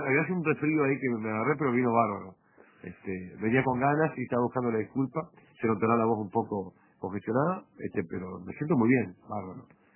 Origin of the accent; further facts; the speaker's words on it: Tacuarembó, Uruguay; yo soy pueblero. Siempre digo que no soy en el medio. No soy ni del campo, ni de la ciudad. Soy pueblero, como soy de Tacuarembó.